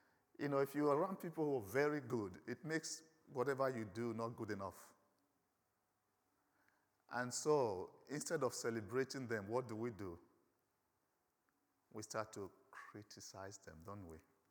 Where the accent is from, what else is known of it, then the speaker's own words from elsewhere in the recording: Nigeria; accent: Nigerian; And when I get excited, my Nigerian accent kicks in and you don't understand me. So if you don't understand, just speak in tongues. It's similar. I believe God created Nigerians before he created the English people.